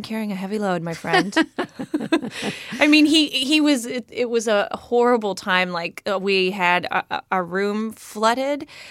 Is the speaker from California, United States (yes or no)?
yes; California, United States; accent: trans-Pacific; now in Dunedin, New Zealand; I'm American. I am from San Francisco Bay Area, but I have now lived in Alta Ponte, Dunedin over half my life.